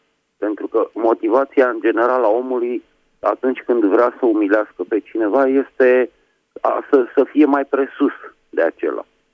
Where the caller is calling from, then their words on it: Bucharest, Romania; din București.